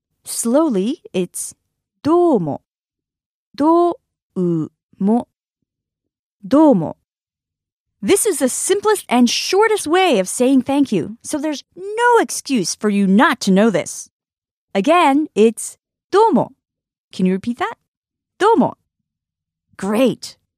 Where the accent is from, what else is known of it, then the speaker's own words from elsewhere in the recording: Osaka, Japan; also born or lived in New York, United States; So I was raised in Osaka and New York, which explains why I talk so fast.